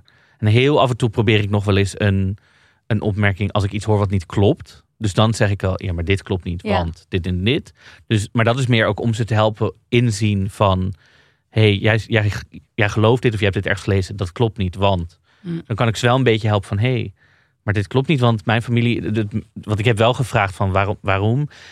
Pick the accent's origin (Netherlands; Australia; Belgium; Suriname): Netherlands; Amsterdam, North Holland; Ik kom uit Amsterdam-Noord en dat is ook echt een PVV. Daar zijn echt volkswijken waar gewoon mensen nog PVV stemmen.